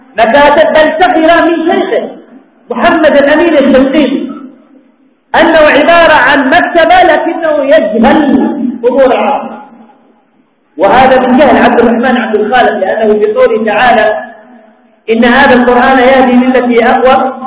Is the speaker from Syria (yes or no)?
no; Yemen; وهذا خير دليل عندنا في اليمن